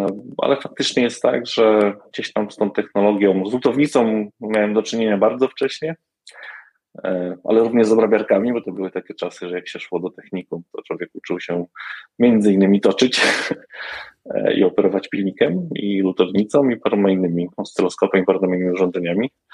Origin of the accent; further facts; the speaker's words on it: Pomeranian Voivodeship, Poland; zdawałem tę maturę w Zespole Szkół Łączności w Gdańsku. Także pochodzę z Trójmiasta.